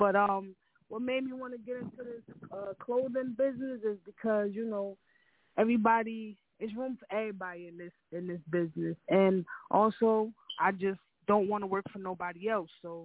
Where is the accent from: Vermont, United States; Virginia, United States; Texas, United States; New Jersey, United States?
New Jersey, United States; I'm from North New Jersey.